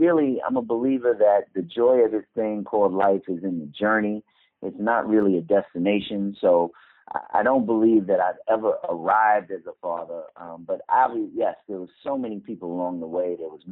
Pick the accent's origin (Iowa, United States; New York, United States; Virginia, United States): New York, United States; New York City; And we saw a lot of things, you know, that was really difficult growing up in New York City.